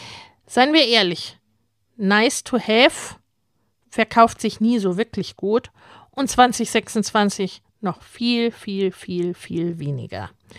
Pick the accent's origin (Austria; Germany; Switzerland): Germany; Hesse; born there; ich bin in Hessen geboren